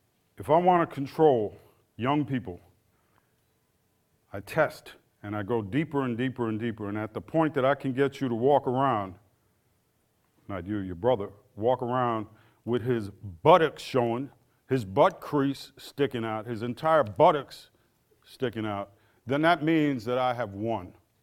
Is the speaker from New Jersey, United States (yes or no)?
yes; New Jersey, United States; in my home state of New Jersey, they laid off 22,000 teachers.